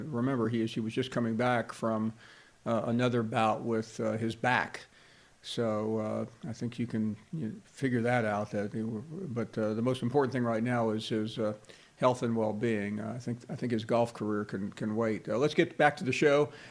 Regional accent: Memphis, Tennessee, United States; born there; Thank goodness I was born in Memphis.

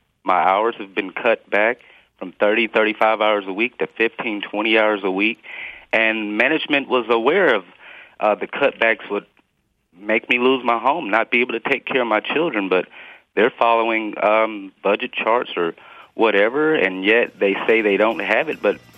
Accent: Columbia, South Carolina, United States; now in Missouri, United States; I'm from Columbia, South Carolina as well. I was surprised to hear that. I was born and raised in Columbia, mm-hmm. and I live in Missouri now.

